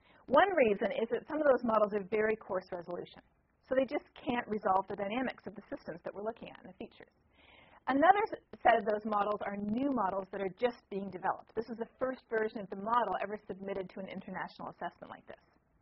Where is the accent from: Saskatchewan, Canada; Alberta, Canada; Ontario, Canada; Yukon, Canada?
Ontario, Canada; Toronto; I come from Toronto, where we get about 53 inches of snow per year on average.